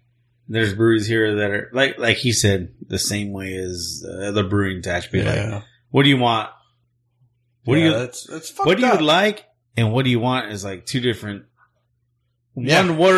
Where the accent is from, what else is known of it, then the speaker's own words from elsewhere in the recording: California, United States; I'm from California